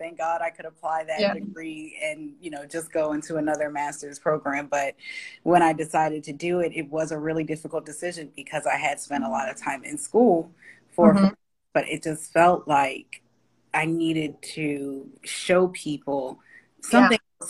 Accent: Baltimore, Maryland, United States; I'm from Baltimore, Maryland.

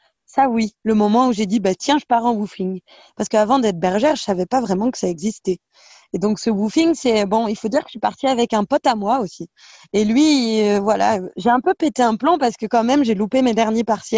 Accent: Montargis, Centre-Val de Loire, France; also born or lived in Tours; moi je viens de Paris, enfin pas Paris mais Montargis, donc c'est à 1h30 en voiture, 1h30 de train peut-être de Paris. Donc c'est un peu la campagne, mais c'est quand même pas loin de la ville.

